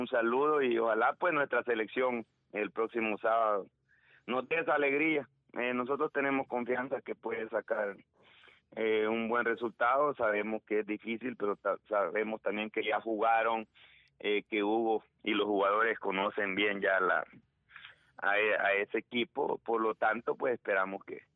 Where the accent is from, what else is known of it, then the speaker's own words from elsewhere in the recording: El Salvador; nosotros como salvadoreños lo que nos queda es apoyarnos